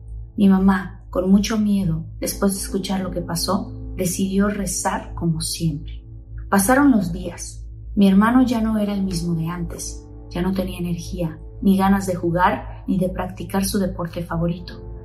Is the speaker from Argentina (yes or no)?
no; Hidalgo, Mexico; Nosotros somos de Hidalgo, de un pueblo cerca de Tizayuca.